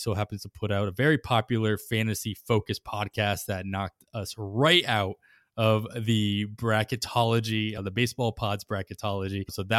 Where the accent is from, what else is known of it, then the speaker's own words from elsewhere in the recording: Massachusetts, United States; I grew up in Western Mass. So I was the other way. I grew up with the high school and all that, and then I moved to Eastern Mass. I moved to Boston, and then I moved completely across the country to Oakland, California. And now I live in Indianapolis